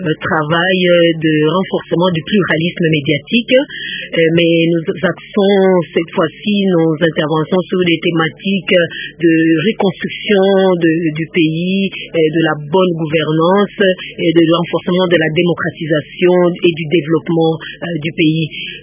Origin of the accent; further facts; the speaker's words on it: Chad; Je viens du Tchad, où j'ai échappé de justesse à la guerre